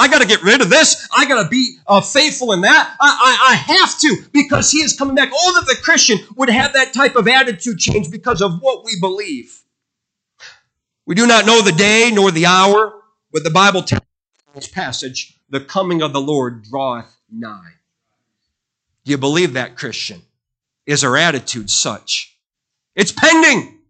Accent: Terre Haute, Indiana, United States; I'm from Terre Haute, and I believe that.

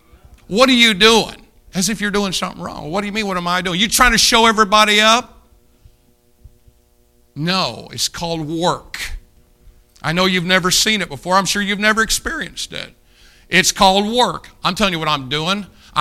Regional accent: Indiana, United States; And we're from Indiana

